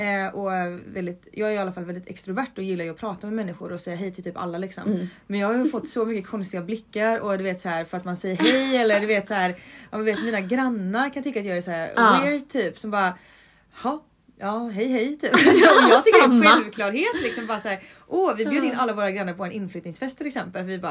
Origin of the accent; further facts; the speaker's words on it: Gothenburg, Västra Götaland County, Sweden; now in Stockholm, Sweden; jag flyttade till Stockholm från Göteborg.